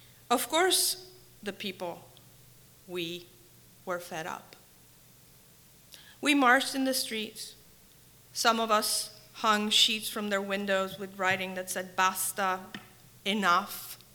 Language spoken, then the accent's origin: English; Palermo, Sicily, Italy; So I grew up in Palermo, Sicily, and during what one would call my formative years, a period of about 8 to 10